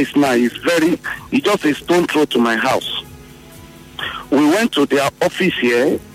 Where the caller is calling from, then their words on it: Umebele, Nigeria; I'm calling from Umebele.